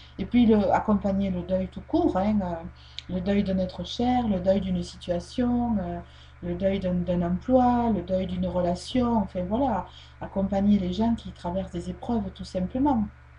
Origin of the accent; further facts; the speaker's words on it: France; parce que chez nous, en France, malheureusement